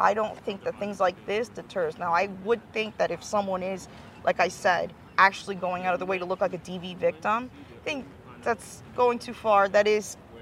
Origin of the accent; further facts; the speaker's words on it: United States; I mean, I guess as an American, it's a little different, you know, because we do radically view...